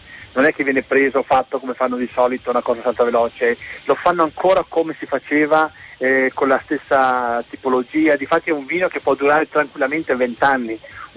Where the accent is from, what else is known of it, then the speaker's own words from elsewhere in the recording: Merano, Trentino-Alto Adige, Italy; Io sono di Merano